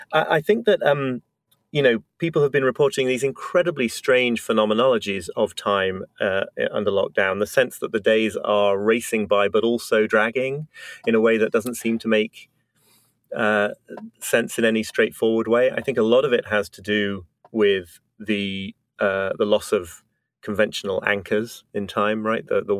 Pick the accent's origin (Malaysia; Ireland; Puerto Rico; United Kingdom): United Kingdom; now in United States; I'm British, but live in the United States. And we very quickly here in New York got into basically a rhythm.